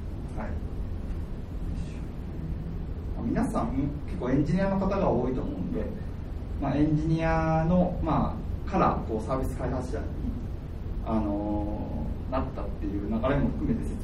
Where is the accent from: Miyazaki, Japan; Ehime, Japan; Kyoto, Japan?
Kyoto, Japan; 自分は京都出身で、公立函館未来大学っていうところの大学卒業しまして